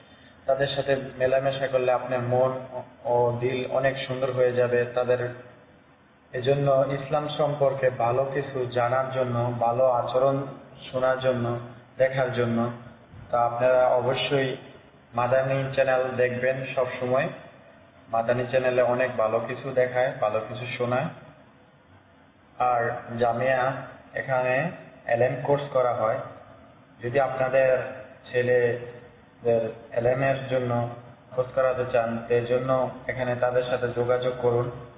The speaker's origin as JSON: {"language": "Bangla", "town": "Munshiganj", "region": "Dhaka Division", "country": "Bangladesh", "tie": "born or raised there", "said": "আমার বাড়ি ঢাকা মুন্সিগঞ্জ, গ্রাম চরকিশোরগঞ্জ।"}